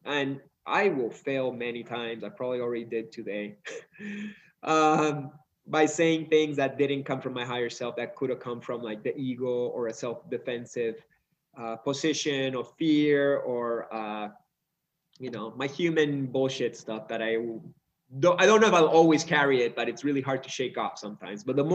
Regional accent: Peru; now in Canada; through Catholicism or Christianity, which is the culture I was brought up in here in Peru.

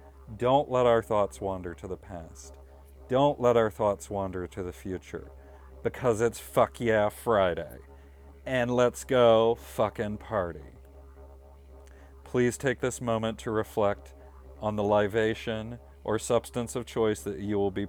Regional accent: Wales, United Kingdom; It's a henge, 'cause I'm Welsh. We make henges.

